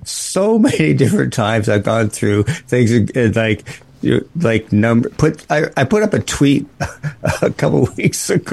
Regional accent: Canada; I mentioned I was from Canada and we didn't have, you know, a lot of golfers showing up and winning.

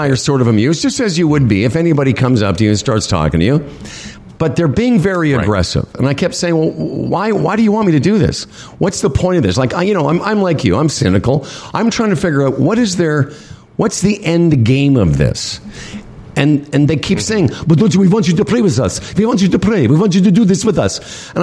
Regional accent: Moose Jaw, Saskatchewan, Canada; Because I'm from Moose Jaw.

